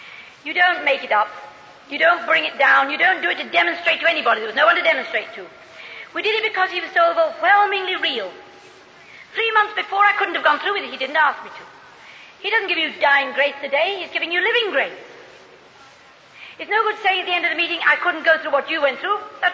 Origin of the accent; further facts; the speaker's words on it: Ireland; I come from Ireland.